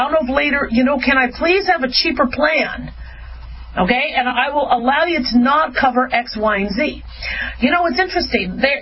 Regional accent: Nevada, United States; this bill is being sponsored by Senator Dean Heller of Nevada, my home state

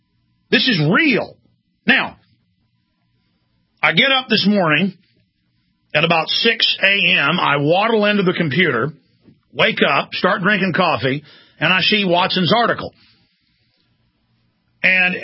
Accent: Wales, United Kingdom; as Welsh as it comes.

